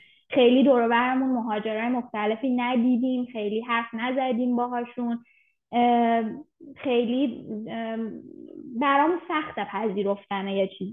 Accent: Iran; now in United Kingdom; منی که از ایران اومدم یه سریا رو نمیتونم بپذیرم

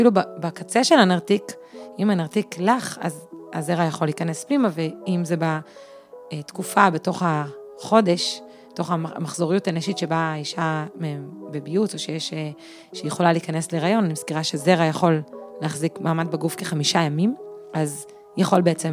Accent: Alonim, Northern District, Israel; אני מקיבוץ אלונים

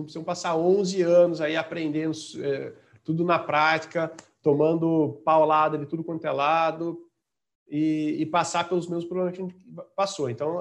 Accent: Santa Bárbara d'Oeste, São Paulo, Brazil; Eu sou de Santa Bárbara do Oeste.

